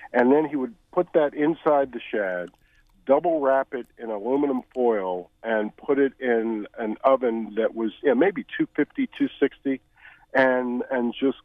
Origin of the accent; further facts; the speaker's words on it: Baltimore, Maryland, United States; Let me say, growing up in West Baltimore, you knew it was springtime when you heard the A-Rabber shout out from his wagon